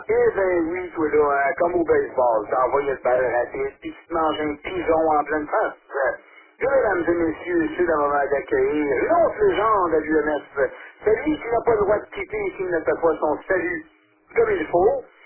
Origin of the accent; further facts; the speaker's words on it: Laval, Quebec, Canada; j'ai grandi à Auville d'Auteuil sur l'île Jésus. Et aller jusqu'à peu près 30 ans, je m'amusais à dire que j'habitais sur l'île Jésus à l'île d'Auteuil.